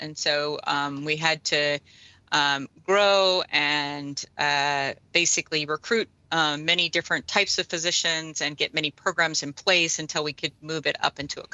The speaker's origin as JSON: {"language": "English", "region": "Washington", "country": "United States", "lives_now": "Oregon, United States", "said": "So I'm originally from the Northwest. So I'm from Washington."}